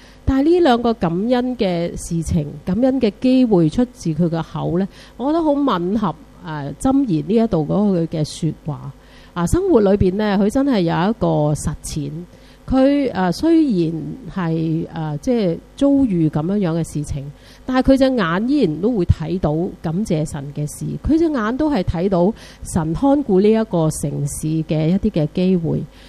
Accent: Hong Kong; 佢覺得呢兩件事嘅發生咧，我哋香港人咧應該係要

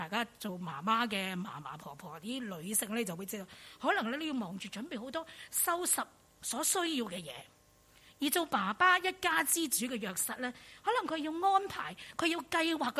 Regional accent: China; 逾越节对于以色列人来讲，就好像今天我们中国人我们过年那么重要的

